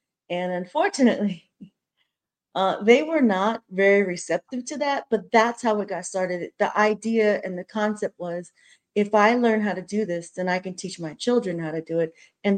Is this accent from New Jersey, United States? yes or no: yes; New Jersey, United States; now in New York, United States; I'm from South Jersey, but I still, I didn't start any of this hunting stuff or firearms until I was in New York already.